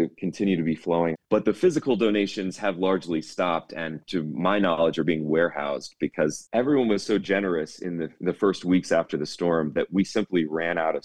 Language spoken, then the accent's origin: English; Wilmington, North Carolina, United States; I grew up in Wilmington and lived through Bertha, Fran, Floyd.